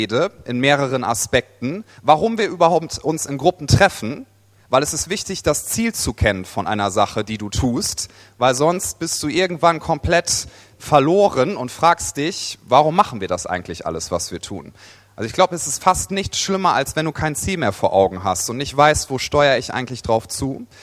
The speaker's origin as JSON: {"language": "German", "town": "Wuppertal", "region": "North Rhine-Westphalia", "country": "Germany", "said": "Dann, ich komme ja aus Wuppertal."}